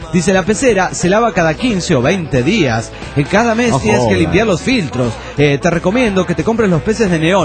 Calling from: Junín, Buenos Aires Province, Argentina; de Junín, Buenos Aires, República Argentina.

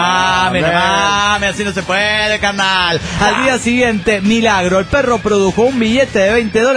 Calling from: Santo Domingo, Distrito Nacional, Dominican Republic; de Santo Domingo, República Dominicana.

